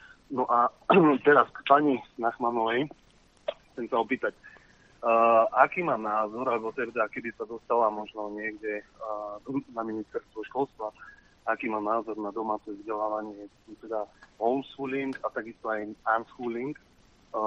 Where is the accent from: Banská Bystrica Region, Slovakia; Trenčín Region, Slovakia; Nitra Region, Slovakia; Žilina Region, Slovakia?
Žilina Region, Slovakia; Napríklad ja som z Oravy